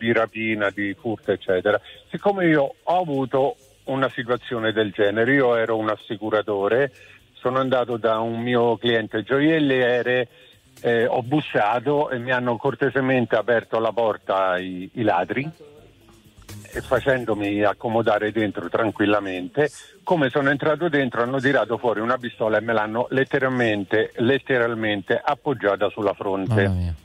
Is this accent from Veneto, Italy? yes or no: no; Rome, Lazio, Italy; Buongiorno, allora sono di Roma